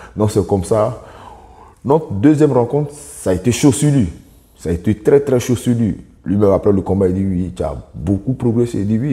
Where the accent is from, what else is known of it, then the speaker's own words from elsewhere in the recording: Côte d’Ivoire; je viens de la Côte d'Ivoire, je suis né le. Je suis né le 12, le 20, le 26 décembre 1998. J'ai 24 ans.